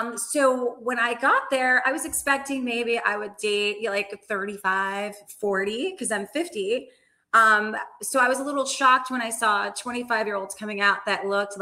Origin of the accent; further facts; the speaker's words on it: Maryland, United States; We're both from Maryland.